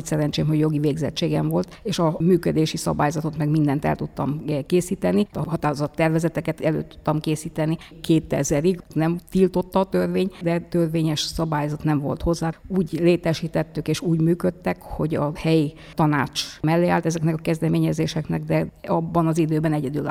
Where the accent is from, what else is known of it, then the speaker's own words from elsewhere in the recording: Socodor, Arad County, Romania; magamról elmondhatnám, hogy egy kisfaluban, Székudvaron, a magyar határtól olyan 20 kilométerre ott születtem, első 4 osztályt ott végeztem magyarul